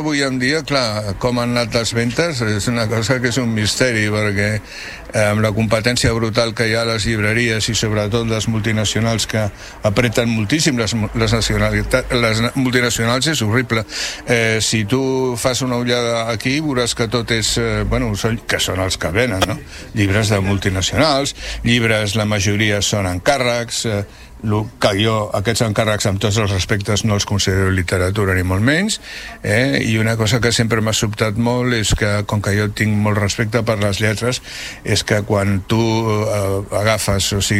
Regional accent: Barcelona, Catalonia, Spain; sempre a Barcelona, clar, sempre perquè soc barceloní.

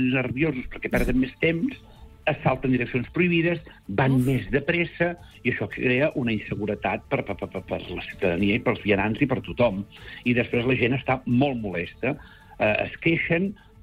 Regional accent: Santa Cristina d'Aro, Catalonia, Spain; Santa Cristina sempre hi hem sigut famosos per, ja quan jo era petit, retenciones en Santa Cristina de Aro.

